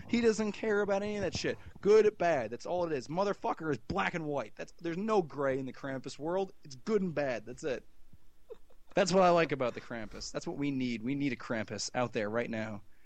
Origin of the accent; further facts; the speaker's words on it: New Jersey, United States; accent: Jersey; Well, I know everyone makes fun of my Jersey accent